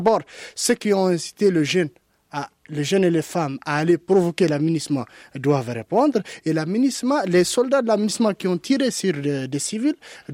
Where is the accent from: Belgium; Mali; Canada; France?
Mali; Kidal; D'abord, je suis aussi de Kidal. Je suis né et grandi de Kidal. Je connais bien la région de Kidal.